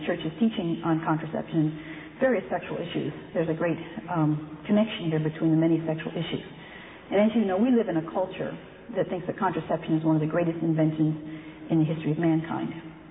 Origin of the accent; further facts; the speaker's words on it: Warren, Pennsylvania, United States; I grew up in Pennsylvania, in Warren, Pennsylvania. It's not so far away.